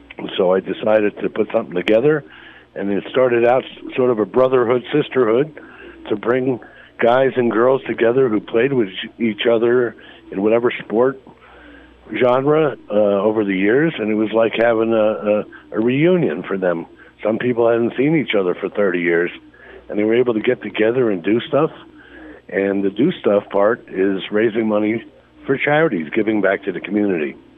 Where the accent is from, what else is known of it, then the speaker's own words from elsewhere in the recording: Wayne, New Jersey, United States; also born or lived in Fair Lawn; Well, I was born in Fairlawn, moved to Wayne, spent most of my life over there, 30 something years, was on the Wayne Police Department for a number of years